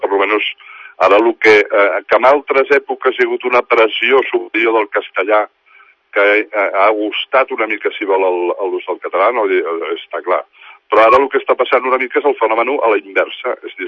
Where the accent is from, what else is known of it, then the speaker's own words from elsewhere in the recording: Catalonia, Spain; això a mi com a català pues no m'agrada, no?